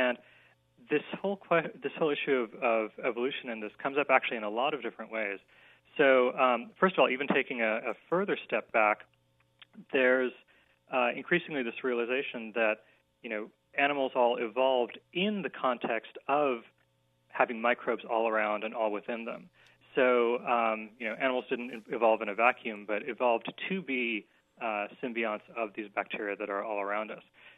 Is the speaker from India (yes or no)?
yes; India; So I'm Indian by background, from India.